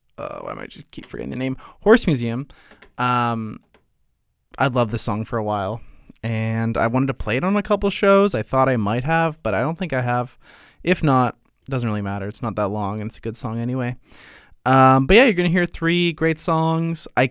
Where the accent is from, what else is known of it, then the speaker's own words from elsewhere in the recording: Calgary, Alberta, Canada; came from my hometown, Calgary.